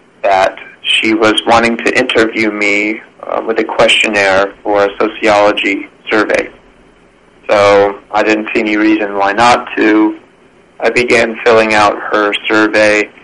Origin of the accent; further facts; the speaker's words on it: Birmingham, Alabama, United States; My father was an elder in the PCA when I was born, and I grew up in Birmingham, Alabama.